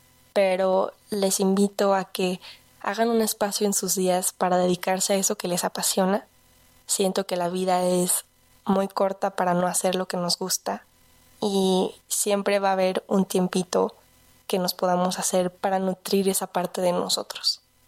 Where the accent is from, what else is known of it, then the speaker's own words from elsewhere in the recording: Guadalajara, Jalisco, Mexico; Tengo 22 años, soy de Guadalajara, Jalisco